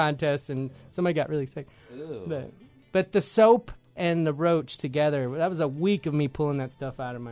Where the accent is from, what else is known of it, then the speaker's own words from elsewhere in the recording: Texas, United States; I'm from South Texas, and there's like an inch-long roach walking across the...